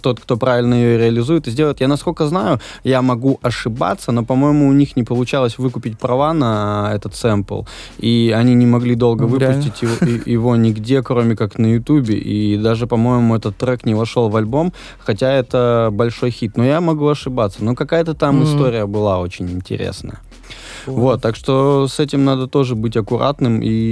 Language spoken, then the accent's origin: Russian; Veliky Novgorod, Novgorod Oblast, Russia; now in Moscow, Russia; я из Великого Новгорода, 250 тысяч населения